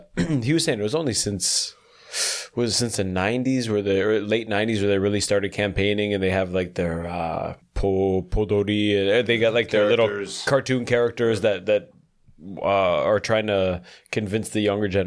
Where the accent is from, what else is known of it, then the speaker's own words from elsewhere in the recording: Niagara Falls, Ontario, Canada; Niagara Falls. I think Chippewa.